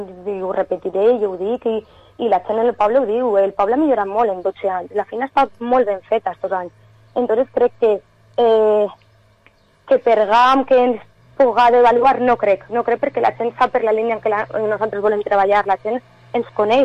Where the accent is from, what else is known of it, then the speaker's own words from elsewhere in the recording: Betxí, Valencian Community, Spain; soc de Betxí, tinc un negoci a Betxí i en la plaça del poble.